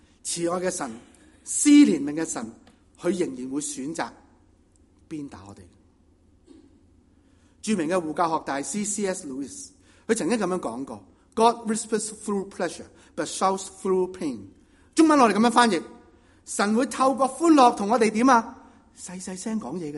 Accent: Guangdong, China; 我们广东人就叫做九尾鞭

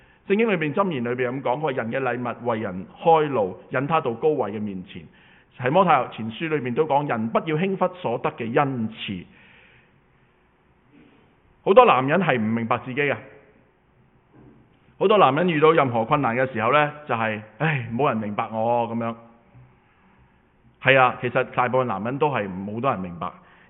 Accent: China; 咁我就用翻我哋中國人成日講啊

